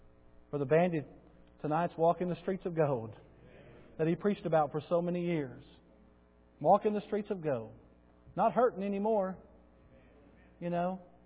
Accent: Bowie, United States; in the small town that we grew up in Bowie

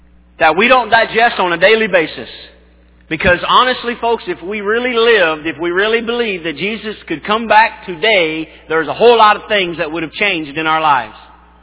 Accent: Tennessee, United States; I grew up in Tennessee.

